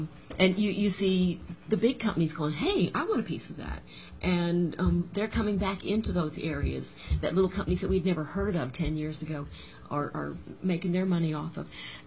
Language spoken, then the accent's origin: English; Corpus Christi, Texas, United States; When I was growing up in Corpus Christi, Texas, every major had an office there.